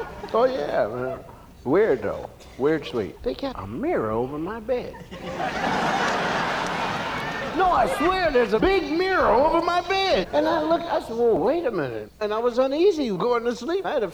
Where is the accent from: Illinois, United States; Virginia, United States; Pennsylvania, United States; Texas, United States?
Pennsylvania, United States; Philadelphia; Okay, not far from my hometown. Filthydelphia.